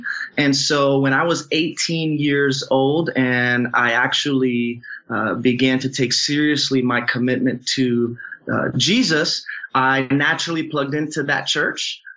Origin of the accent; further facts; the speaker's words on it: Florida, United States; So I grew up here in the South Florida area, and my parents are both evangelical Christians.